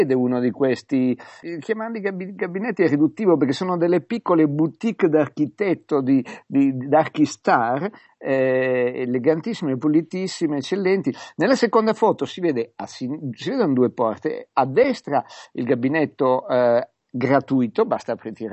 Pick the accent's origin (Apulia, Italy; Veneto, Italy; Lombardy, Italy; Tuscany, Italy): Lombardy, Italy; Milan; moved away as an adult; now in Zurich, Switzerland; io sono milanese Doc e radiopopolarese Doc da più di 30 anni, però ho appena ricevuto la cittadinanza svizzera e sono abito a Zurigo da 15 anni.